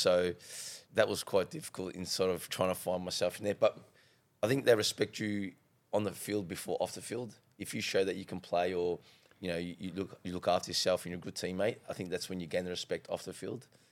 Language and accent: English; Australia; Like, we're, as a race, as an Australian people, we're actually quite nice and quite friendly.